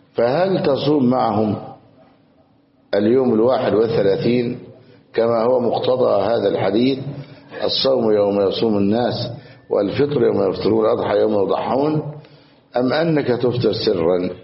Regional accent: Egypt; عندنا في مصر

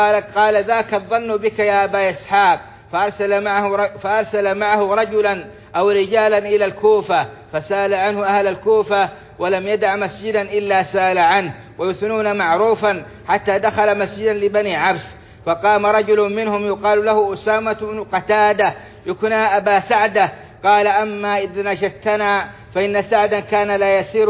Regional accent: Saudi Arabia; اللهم أدم على بلادنا السعودية أمنها وإيمانها، أمنها وإيمانها والخيرات في أرجائها وسائر بلاد المسلمين.

